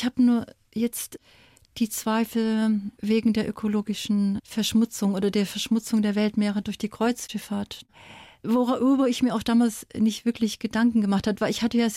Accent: East Germany, Germany; Als kleines Mädchen in der DDR hätte ich niemals gedacht

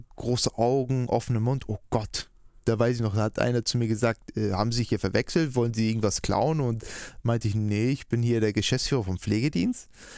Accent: Hamburg, Germany; born there; Also die wissen, dass ich dann hier in Hamburg geboren bin.

